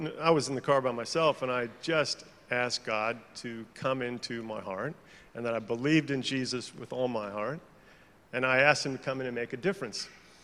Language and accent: English; Orange, California, United States; also born or lived in Chicago, United States; I was born in Chicago, grew up in Orange, California, and after high school, I went up to Idaho to play baseball.